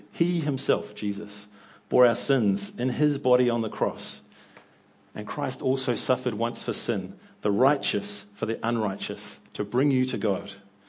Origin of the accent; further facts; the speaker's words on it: Wellington, New Zealand; I grew up here in Wellington and went to Victoria University.